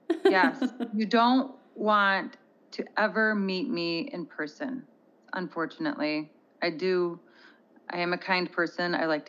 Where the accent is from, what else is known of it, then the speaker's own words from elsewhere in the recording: Michigan, United States; So I am from Michigan.